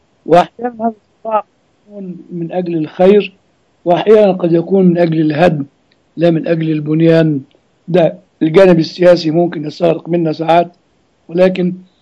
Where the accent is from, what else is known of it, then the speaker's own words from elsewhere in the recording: Egypt; لان ما تنساش احنا عندنا في مصر دين اخر اسمه الاسلام